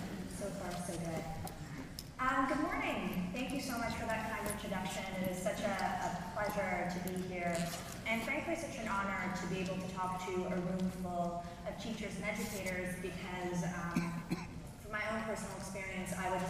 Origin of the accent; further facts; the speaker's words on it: Toronto, Ontario, Canada; because I am from Toronto